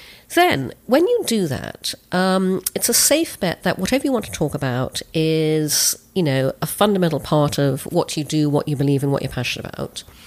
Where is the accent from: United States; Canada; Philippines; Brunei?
Brunei; I'm half English, half Chinese, and I grew up in Brunei in Borneo.